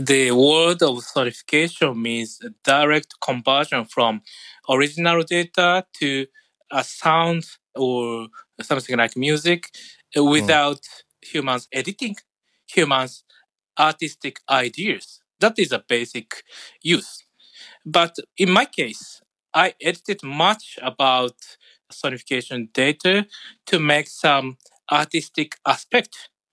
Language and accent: English; Japan; English is a second language; from Japan.